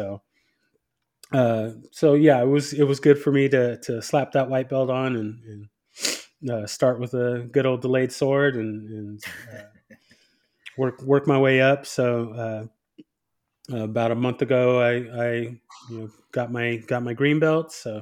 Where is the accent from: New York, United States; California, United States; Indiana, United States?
California, United States; San Diego; now in Dallas, United States; I'm now in the Dallas, Texas area. I'm originally from the Southern California, San Diego area.